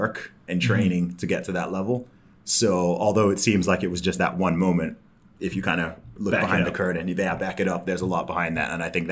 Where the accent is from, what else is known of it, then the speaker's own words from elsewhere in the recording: Saudi Arabia; also born or lived in United Kingdom; So I grew up in Saudi Arabia. I moved there when I was one. My family lived out there.